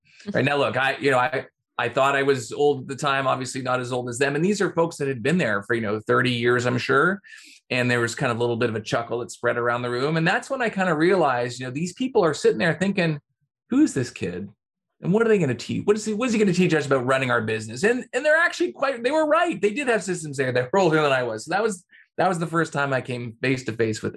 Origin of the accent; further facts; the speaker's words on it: Toronto, Ontario, Canada; I'm from Toronto, out of Toronto